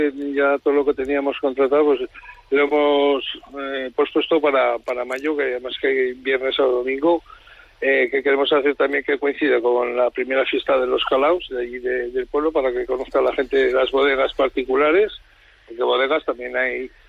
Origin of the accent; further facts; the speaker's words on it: Corera, La Rioja, Spain; yo creo que tanto en mi pueblo Correra como en la mayoría de los pueblos de La Rioja, las tradiciones pesan mucho